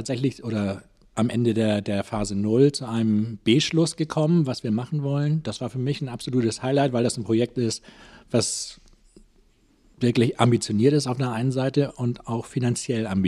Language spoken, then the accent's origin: German; Wentorf, Schleswig-Holstein, Germany; moved away as an adult; also born or lived in Hamburg; now in Schwarzenbek, Germany; Ich komme aus Hamburg. Groß geworden bin ich in Wentorf als Jugendlicher und bin dann aber, als es soweit war, 18 Jahre alt, nach Hamburg gezogen und dann 1995 mit 35 nach Schwarzenbek gezogen.